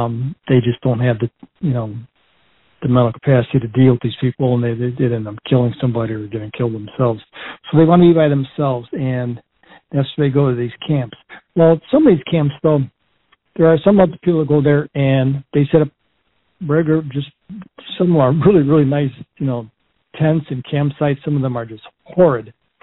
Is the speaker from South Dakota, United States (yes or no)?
no; Chicago, Illinois, United States; also born or lived in Wyoming; I was born and raised in Chicago, then moved to Cal City, and I became a policeman there in 1980.